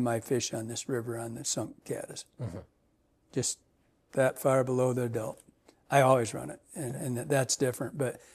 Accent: Michigan, United States; first 20 years of my life was steelhead, salmon, and technical drive stuff, all hatch stuff, because I grew up in Michigan

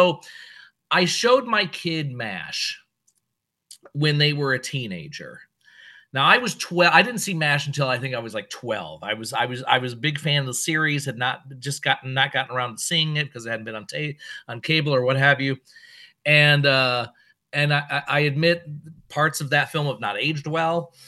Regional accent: Michigan, United States; growing up in Michigan and seeing the horror shows in Detroit

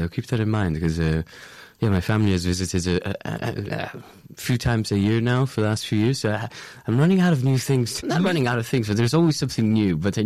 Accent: Italy; I'm from Italy in Hawaii, but I really miss the sea and just feeling that salt air

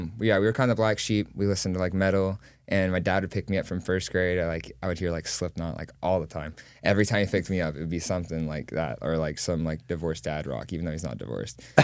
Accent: West Virginia, United States; I'm from West Virginia. It's kind of wild, but like the Bible Belt in there. My whole family really liked bluegrass.

